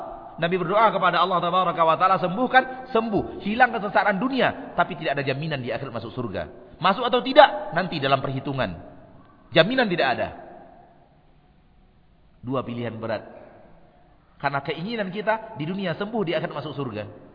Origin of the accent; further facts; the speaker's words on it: Kamang, West Sumatra, Indonesia; Dulu di kampung saya Bu, Kamang. Kamang Mudia. Tarusan. Saya masih ingat. Ketika saya kecil, SD, kelas 2, kelas 3.